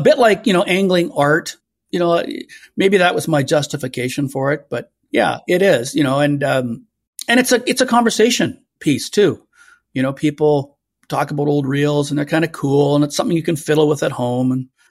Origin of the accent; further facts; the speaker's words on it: British Columbia, Canada; when I was a kid growing up on the Capilano River.